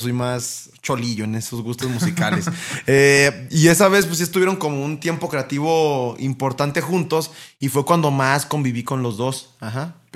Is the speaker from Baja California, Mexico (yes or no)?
yes; Mexicali, Baja California, Mexico; como los mexicanos nacemos donde se nos da la chingada gana, yo soy mexicaleño, o sea, full.